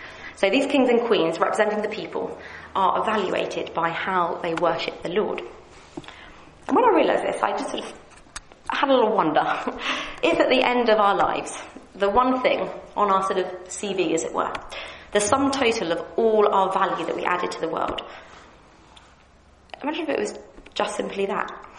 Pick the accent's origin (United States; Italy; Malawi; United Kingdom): United Kingdom; Although if it did matter, being British, no one would actually expect it to be saying anything about it anyway.